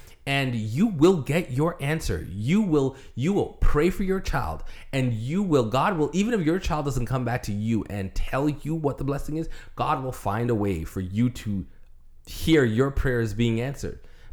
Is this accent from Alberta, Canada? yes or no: no; Toronto, Ontario, Canada; Yeah, because like Rita said, my hometown is Toronto, her hometown is LA.